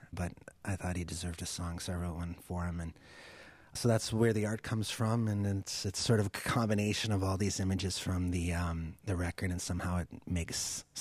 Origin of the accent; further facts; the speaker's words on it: Maine, United States; I am, yeah. I'm from Maine.